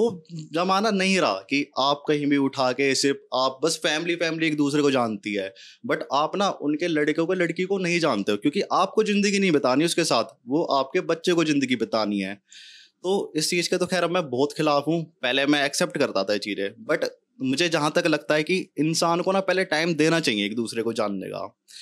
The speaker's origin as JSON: {"language": "Hindi", "region": "Delhi", "country": "India", "said": "मैं दिल्ली से हूँ तो मेरी स्लैंग, एक मैं गुजर उससे कम्युनिटी से बिलोंग करता हूँ, थोड़े स्लैंग्स अलग होंगे"}